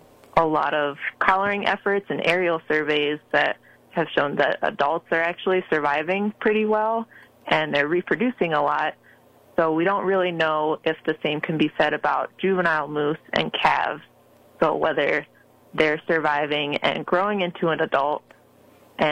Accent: Maryland, United States; also born or lived in Nebraska; now in New York, United States; I came last from Nebraska, where I was working as a wildlife biologist for the state agency there. But originally I'm from Maryland, so still an East Coaster.

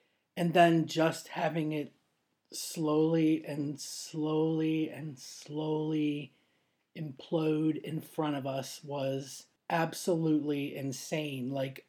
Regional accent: United States; moved away as an adult; now in London, United Kingdom; I may be based and located in London. I've been through the Brexit thing, but I am an American. And I will always consider that my home.

